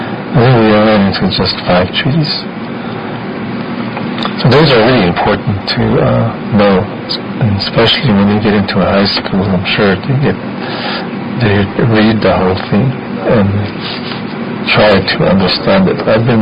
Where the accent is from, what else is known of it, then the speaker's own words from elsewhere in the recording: United States; first language Lakota; English is a second language; my first language is Lakota, and then my second language is English.